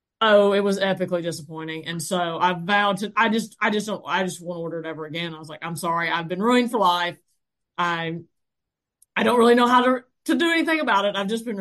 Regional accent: Georgia, United States; this is where I get torn in my life because I am born and raised in Georgia, but my PhD is from Auburn

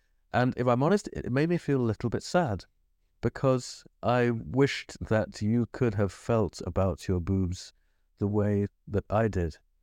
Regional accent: England, United Kingdom; When I was growing up in England

